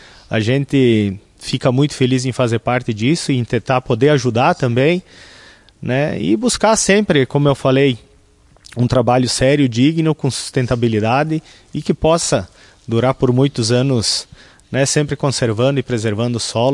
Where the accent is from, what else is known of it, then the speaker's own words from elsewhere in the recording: São Jorge, Brazil; Olha, eu sou de São Jorge, mas atualmente eu resido em Sirico e trabalho na Coasa, unidade de caseiros, Passo das Pedras Caseiros.